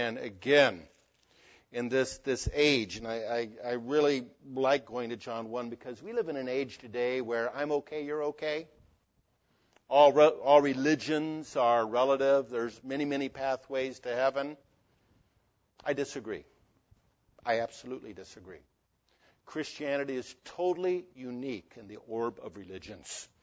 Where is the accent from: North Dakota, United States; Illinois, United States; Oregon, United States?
Illinois, United States; Berwyn; born there; Now, I was born in Berwyn, Illinois. How many of you know where Berwyn, Illinois is?